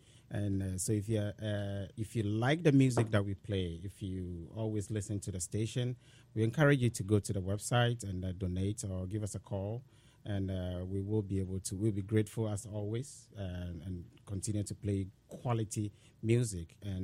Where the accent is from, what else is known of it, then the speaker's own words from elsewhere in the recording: Ghana; I'm from Ghana.